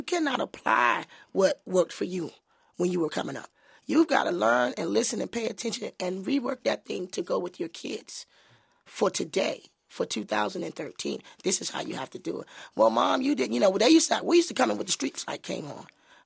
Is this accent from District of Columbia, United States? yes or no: yes; Washington, District of Columbia, United States; My parents didn't have to teach me in Ward 8, when I grew up in Ward 8, to duck when I heard the bullets.